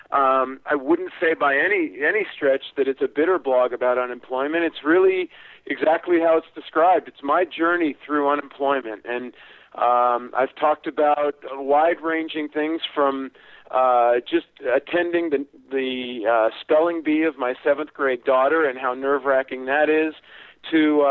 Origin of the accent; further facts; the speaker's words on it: California, United States; I was raised in California, but I've always had a very, very fond feeling of the entire country of Canada.